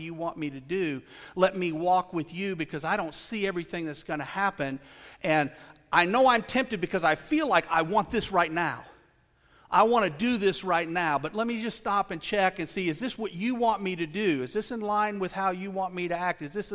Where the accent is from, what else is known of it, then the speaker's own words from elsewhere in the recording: United States; I mean, we grew up in America. We all knew that.